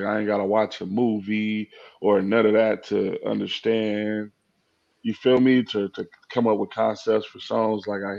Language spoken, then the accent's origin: English; Rialto, California, United States; Man, I'm from Rialto, California, originally. You feel me? From Sycamore, the Sycamore Division, all through Rialto, though.